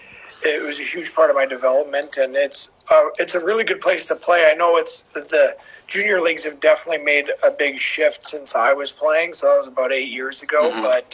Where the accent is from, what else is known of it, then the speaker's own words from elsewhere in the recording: Toronto, Ontario, Canada; I grew up in Toronto, so it was pretty easy, like goal wise.